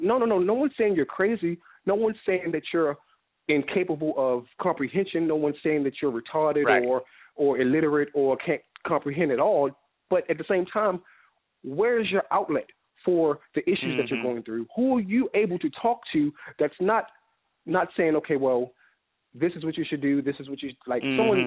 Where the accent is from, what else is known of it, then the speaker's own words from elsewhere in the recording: Baltimore, Maryland, United States; now in Atlanta, United States; I'm living in Atlanta, Georgia, but I grew up in Baltimore, Maryland.